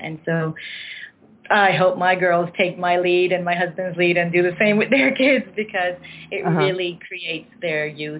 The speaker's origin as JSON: {"language": "English", "region": "Nova Scotia", "country": "Canada", "tie": "born or raised there", "said": "I was born in Nova Scotia in a small French Acadian village, and so surrounded by English, and so again, learning both languages very easily."}